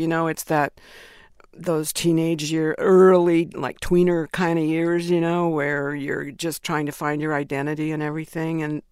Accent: New Orleans, Louisiana, United States; born there; Actually, I was born in New Orleans, and my father owned a carnival, and my mom was the ticket taker, and we traveled all through the South.

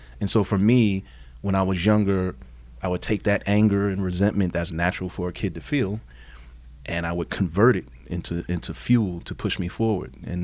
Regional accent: Brooklyn, New York, United States; Because, you know, I'm a kid from Brooklyn. So in New York, it's like you're going to go do stage

